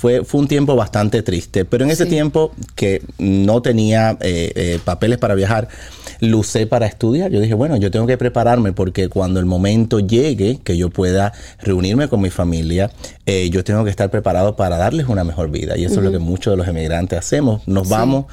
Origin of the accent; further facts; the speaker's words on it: Cuba; Correcto, fíjate, nací en Cuba, en una Cuba comunista con carencia de todo.